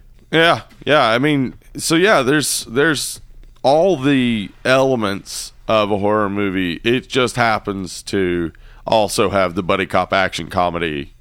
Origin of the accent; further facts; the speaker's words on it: the South, United States; Yeah, but I mean, we're from the South, and I've certainly been deep enough in the holler that I've had to have somebody who barely is understandable translate for me somebody who is less understandable.